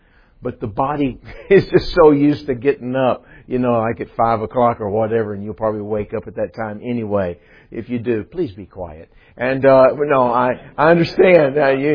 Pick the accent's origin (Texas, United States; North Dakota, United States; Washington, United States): Texas, United States; Dallas; also born or lived in Tampa / Flagstaff / Kansas City / Indianapolis; I grew up in Dallas, and I have lived in various parts of the country.